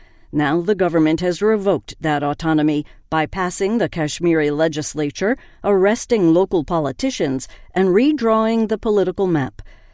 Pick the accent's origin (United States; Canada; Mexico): Canada; I was born and raised in Canada. My parents left Kashmir during the 1990s because it wasn't safe then. But now we try to come back every year.